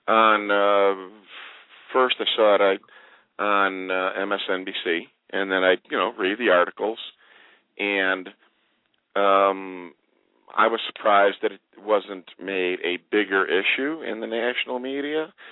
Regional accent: Chicago, Illinois, United States; I grew up here in Chicago, you know, in the 60s and Daley and the whole thing.

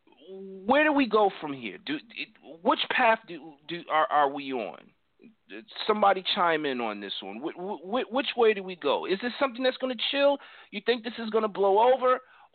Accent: Milton, Massachusetts, United States; From my hometown in Boston, Massachusetts, in this town of Milton

